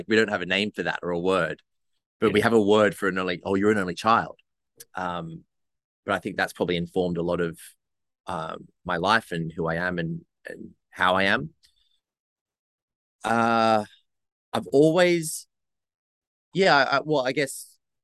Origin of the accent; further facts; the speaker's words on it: New South Wales, Australia; also born or lived in Newcastle; Now I Australian. I grew up on. Well, I was born in Newcastle. I moved to the Central Coast. Well, I was moved to the Central Coast when I was three. Was no choice of my own, I guess. And we lived here for my entire adolescence and teenage years, on the Central Coast, New South Wales.